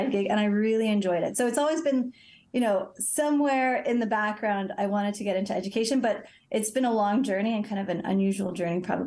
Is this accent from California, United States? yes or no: yes; California, United States; now in Paris, France; in Paris for the past 19 years, but originally I am from California.